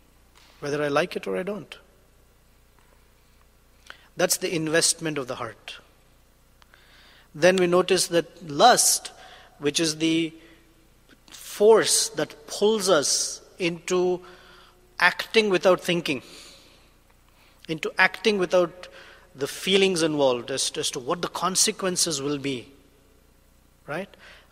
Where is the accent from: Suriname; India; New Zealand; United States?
India; I don't know if see, most of you are American. I grew up in India, okay? And this is the picture of America I grew up with in one sense.